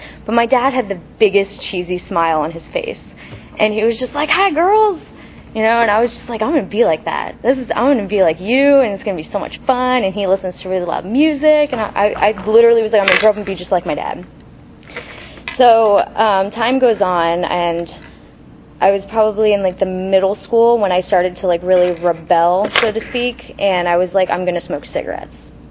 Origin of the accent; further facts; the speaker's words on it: Tampa, Florida, United States; I grew up in South Tampa to amazing parents.